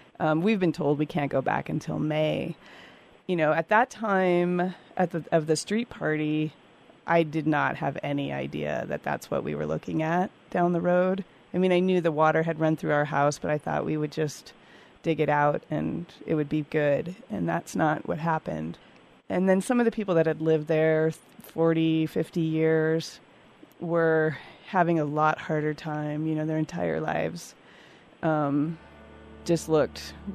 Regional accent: Alaska, United States; moved away as an adult; I was born and raised in Alaska, and I went to college, you know, in the lower 48, but this was the first time I'd actually lived here

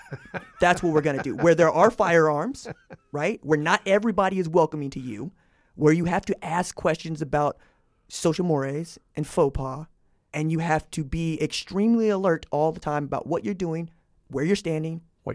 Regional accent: Hattiesburg, Mississippi, United States; But Confederate flags, I grew up with those in Hattiesburg.

